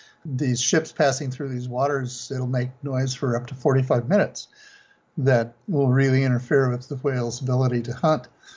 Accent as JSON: {"language": "English", "region": "Idaho", "country": "United States", "tie": "born or raised there", "said": "When I was a kid growing up in Idaho, my family had a cabin there in Stanley area."}